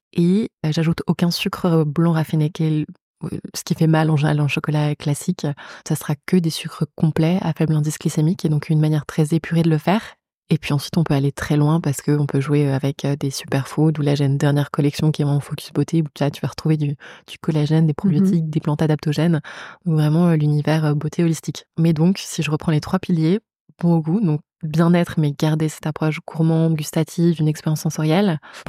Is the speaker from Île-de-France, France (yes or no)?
yes; Paris, Île-de-France, France; also born or lived in Compiègne; j'ai 28 ans. J'ai grandi entre Paris et la forêt de Compiègne.